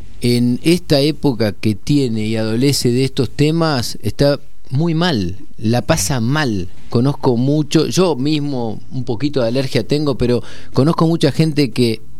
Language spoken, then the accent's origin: Spanish; Coronel Suárez, Buenos Aires Province, Argentina; y en mi pueblo, allá en Suárez, iba a Sierra de la Ventana, que estaba cerca